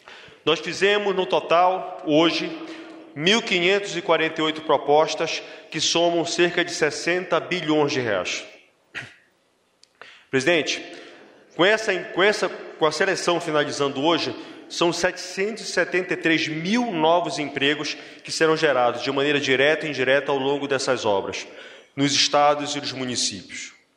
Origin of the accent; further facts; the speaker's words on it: Pará, Brazil; eu, como paraense, lhe agradeço, como um amante do Marajó